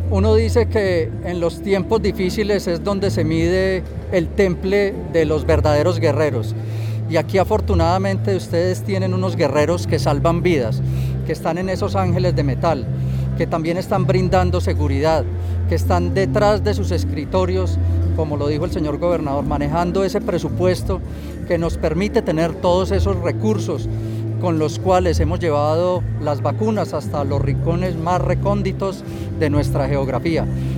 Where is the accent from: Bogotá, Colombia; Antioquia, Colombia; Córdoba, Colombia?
Antioquia, Colombia; pero más como antioqueño, este es un honor que recibo con toda la humildad de saber que estamos trabajando por mejorar la vida y la condición de los ciudadanos de Antioquia